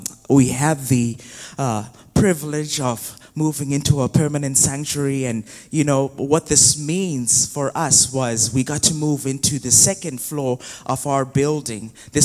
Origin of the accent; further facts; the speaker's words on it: Zimbabwe; moved away as an adult; So I was raised in Zimbabwe. Born and raised in Zimbabwe. This is in Southern Africa. And for 21 years, I was living in Zimbabwe. And at 21, I moved to Belize to study IT. You know, I grew up also in a Christian home.